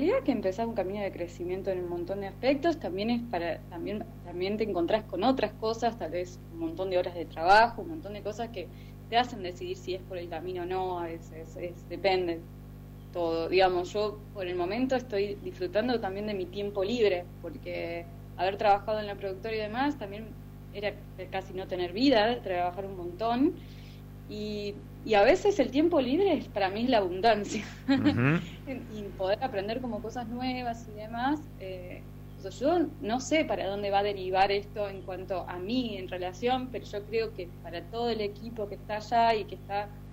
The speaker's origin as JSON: {"language": "Spanish", "region": "Córdoba", "country": "Argentina", "said": "yo soy cordobés"}